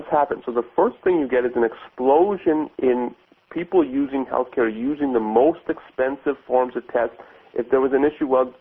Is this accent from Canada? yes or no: yes; Canada; in other countries, I'm from Canada, I've been in this kind of situation.